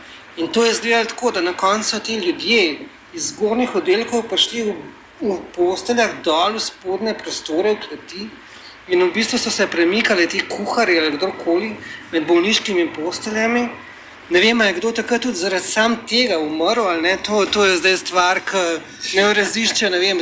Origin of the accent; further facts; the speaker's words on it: Ljubljana, Central Slovenia, Slovenia; Jaz sem iz Ljubljane.